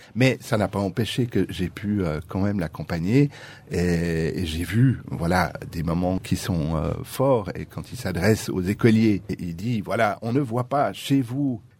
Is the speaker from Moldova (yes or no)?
no; Switzerland; Non seulement je suis suisse